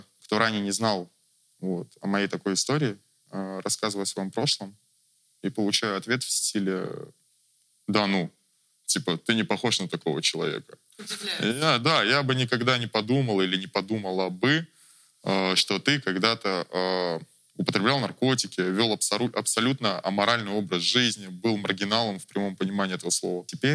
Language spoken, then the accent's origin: Russian; Moscow, Russia; я наркоман из Москвы